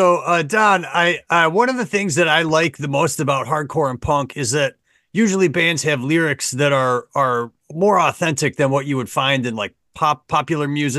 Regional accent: Rochester, New York, United States; There's a guy from my hometown, Rochester

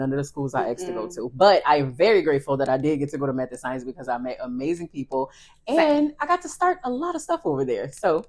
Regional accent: New Orleans, Louisiana, United States; And it's like growing up in New Orleans, like all of our activities are outside activities where you're in these big groups of people.

